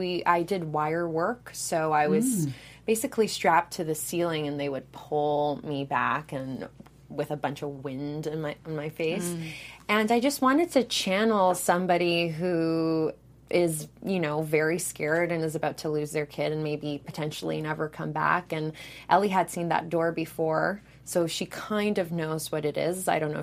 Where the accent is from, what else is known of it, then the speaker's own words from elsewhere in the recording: Toronto, Ontario, Canada; also born or lived in Brazil; I grew up in Toronto, and I didn't get to play outside a lot, and my mom wanted me to have that experience. So she actually sent me to live with my dad in Brazil for about 2 years